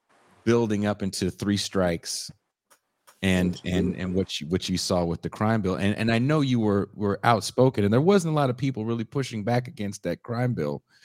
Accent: Richmond, California, United States; also born or lived in Oakland; I'm from down the road, and I was born in Oakland, grew up in Richmond, California.

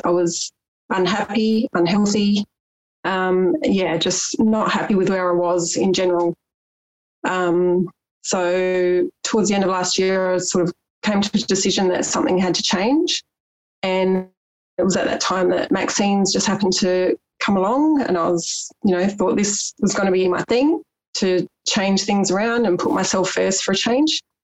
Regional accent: South Australia, Australia; I turned 41. I'm a single mum to three teenage girls, 18, 15 and 12. And I'm from South Australia, from the beautiful Adelaide Hills.

